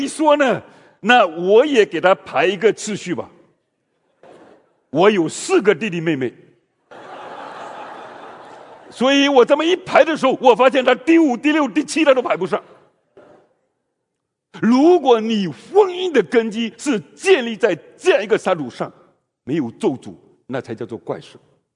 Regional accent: Fujian, China; moved away as an adult; now in Canada; 我是福建的农村里面出生的，农村里面长大的。

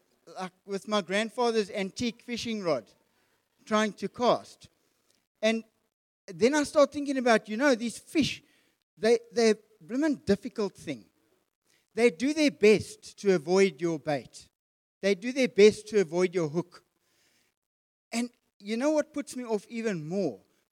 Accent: Springs, Gauteng, South Africa; now in George, South Africa; Jax and I moved from Gauteng, Springs to be more precise. Yes, I'm from Springs.

